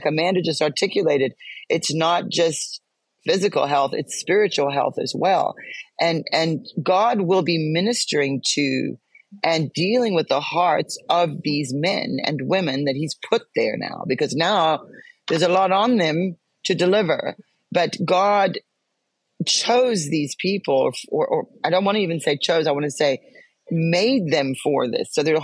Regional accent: South Africa; now in United States; I'm from South Africa. I'm a legal immigrant.

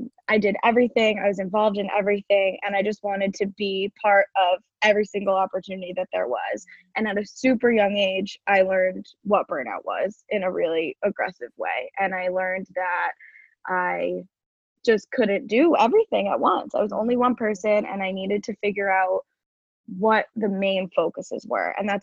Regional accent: Massachusetts, United States; I am originally from Massachusetts. That's where I live right now, north of Boston.

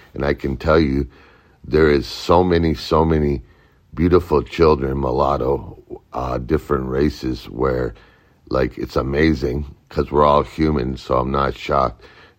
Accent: Toronto, Ontario, Canada; born there; I'm a Canadian. I was born here in Toronto.

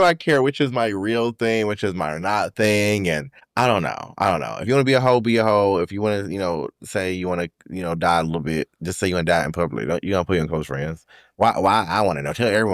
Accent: the South, United States; But I'm from the South, right? So people put Bible verses on everything, right?

